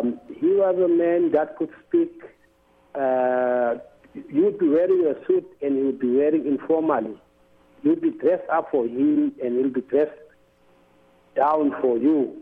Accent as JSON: {"language": "English", "country": "South Africa", "said": "I need to say something as a South African to the American public there."}